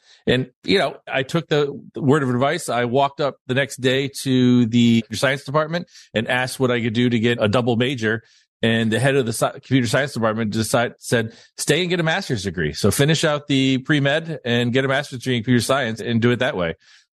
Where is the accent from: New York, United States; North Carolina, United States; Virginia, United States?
Virginia, United States; Virginia Beach; You know, I grew up in Virginia Beach and I grew up next to the chief of police.